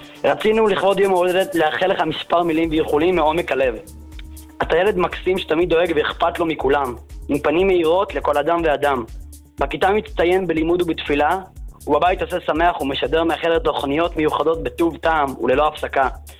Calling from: Jerusalem, Jerusalem District, Israel

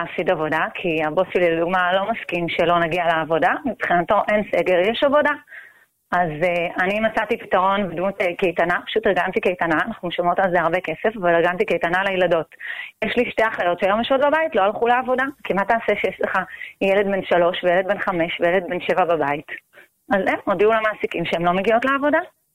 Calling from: Bnei Brak, Tel Aviv District, Israel; אצלנו בבני ברק, מערכת החינוך מושבתת

